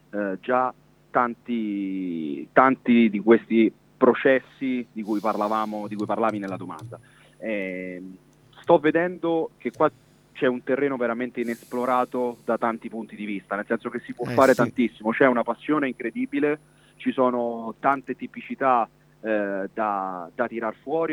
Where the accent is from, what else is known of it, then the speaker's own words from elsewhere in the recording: Rome, Lazio, Italy; E sì, io sono romano.